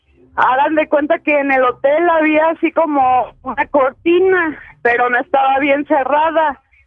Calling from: Guadalajara, Jalisco, Mexico; De Guanatos.

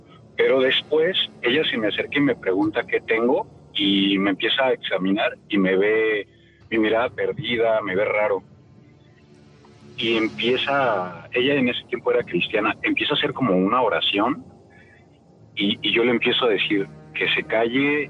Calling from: Veracruz, Mexico; llamo del puerto de Veracruz.

